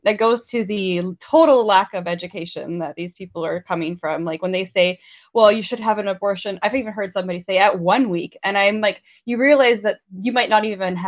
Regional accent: Canada; I'm Canadian

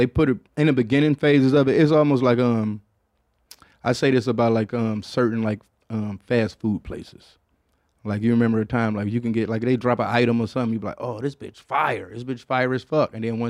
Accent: Detroit, Michigan, United States; now in New York, United States; I guess because I was coming from Detroit where we had like, you know, it's a lot of like faking houses

